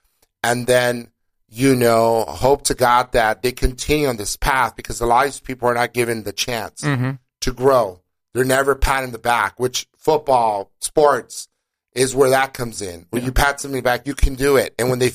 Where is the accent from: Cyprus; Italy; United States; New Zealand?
United States; Lincoln Heights; I grew up in a neighboring city in Lincoln Heights.